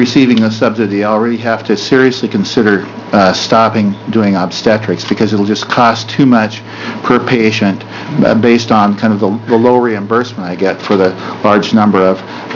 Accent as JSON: {"language": "English", "town": "Independence", "region": "Oregon", "country": "United States", "said": "I'm a local, sort of. I'm from Independence, Greater Metropolitan Independence in Monmouth."}